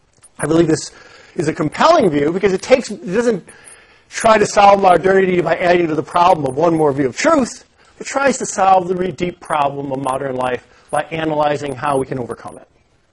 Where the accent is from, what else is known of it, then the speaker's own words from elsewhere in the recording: Buffalo, New York, United States; I grew up in Buffalo, and most of us didn't learn English.